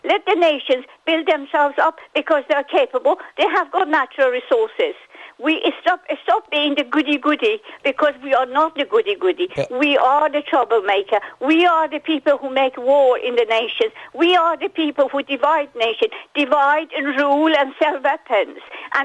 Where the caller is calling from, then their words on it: Nottingham, East Midlands, United Kingdom; I'm ringing you from Nottingham, England.